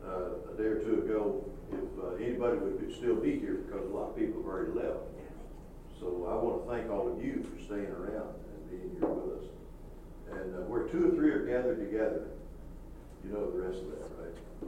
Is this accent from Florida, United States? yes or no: no; New York, United States; from New York.